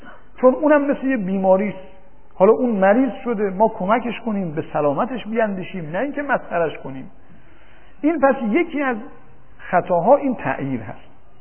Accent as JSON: {"language": "Persian", "town": "Mashhad", "region": "Razavi Khorasan", "country": "Iran", "said": "گفتم من از مشهد آمدم."}